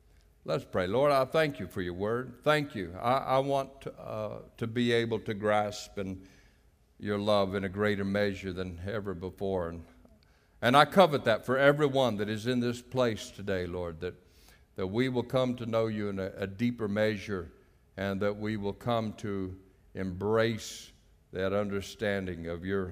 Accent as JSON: {"language": "English", "town": "Houston", "region": "Texas", "country": "United States", "said": "I'm from Houston, Texas."}